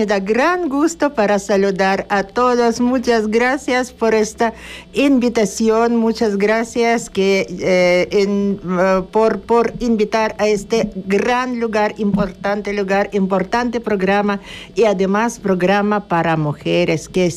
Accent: Kamchatka Krai, Russia; born there; Spanish is a second language; Yo me nací en Península Kamchatka de nacimiento. Soy rusa.

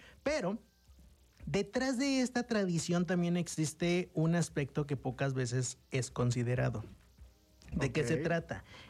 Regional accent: Mexico; Ustedes bien saben que nosotros como mexicanos en algún punto, pues hemos ocupado leña.

